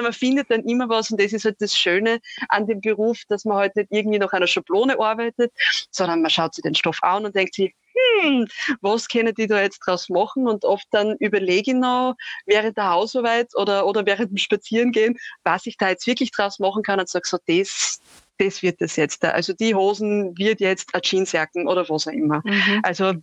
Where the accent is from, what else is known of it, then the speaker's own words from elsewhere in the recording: St. Marein bei Graz, Styria, Austria; also born or lived in Feldbach; Aus St. Marein bei Graz komme ich eigentlich. Also ich bin, also ursprünglich bin ich aus St. Marein bei Graz, Schulgang bin ich in Feldbach